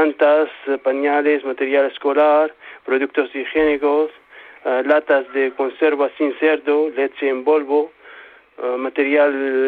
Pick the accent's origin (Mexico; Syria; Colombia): Syria; Spanish is a second language; now in Spain; Yo soy sirio, de origen sirio. Llevo aquí viviendo en España unos 13 años.